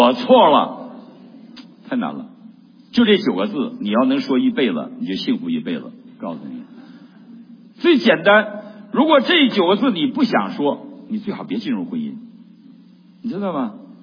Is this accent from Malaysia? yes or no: no; Northeast China, China; 我们东北人有句话，谁怕谁呀、啊？